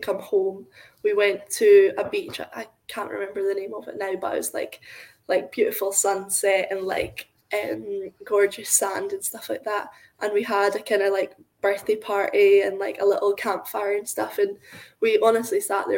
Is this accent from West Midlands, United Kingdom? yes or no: no; Scotland, United Kingdom; we're from Scotland and like the other side of the world, and they welcomed us like we're a family.